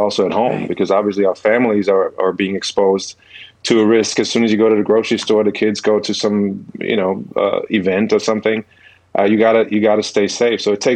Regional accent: Germany; growing up in Germany, I played basketball, I played soccer, and then I turned to professional tennis after

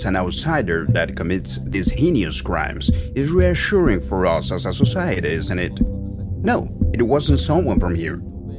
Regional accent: Ciudad Juárez, Chihuahua, Mexico; Well, I'm originally from Ciudad Juarez.

